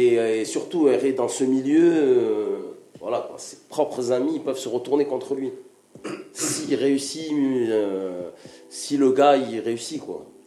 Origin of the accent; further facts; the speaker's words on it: Marseille, Provence-Alpes-Côte d'Azur, France; Nous, on vient de La Solie, Calice, Les Bourrées, La Granière. C'est un secteur quartier nord de Marseille, mais nord-nord, vraiment nord. On est dans les hauteurs de Marseille